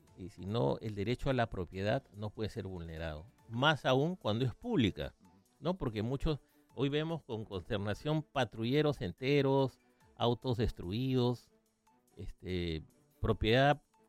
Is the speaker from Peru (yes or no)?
yes; Peru; en mi país han habido esos, yo te conté que en 1975 hubo unos saqueos en Lima, sí, impresionantes